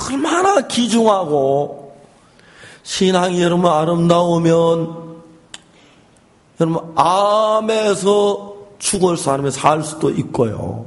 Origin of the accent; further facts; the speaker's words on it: South Korea; 한국 남자들이 이상한 게 참 많아요. 저도 한국 남자입니다만은